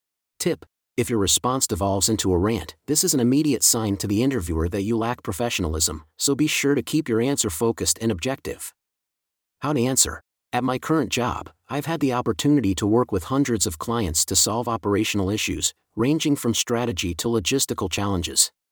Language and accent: English; New Hampshire, United States; a local freshwater lake in my home state of New Hampshire when I was in high school